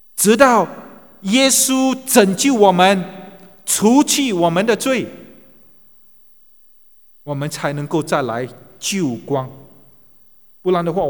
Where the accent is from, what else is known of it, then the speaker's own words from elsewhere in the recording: China; 那讲到灵魂，我们中国人都知道嘛，人是万物之灵，有灵魂。